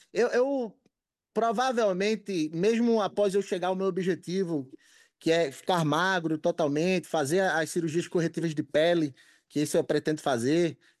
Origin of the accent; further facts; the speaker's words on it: Recife, Pernambuco, Brazil; Em Recife é onde eu cresci, nasci, cresci, morei a vida toda.